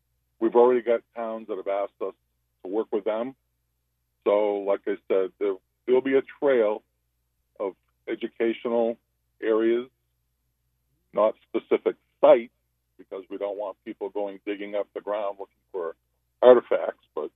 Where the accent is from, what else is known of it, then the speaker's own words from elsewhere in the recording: Hopkinton, New Hampshire, United States; Well, let's just take my hometown, Hopkinton. I live in the village of Kentucky.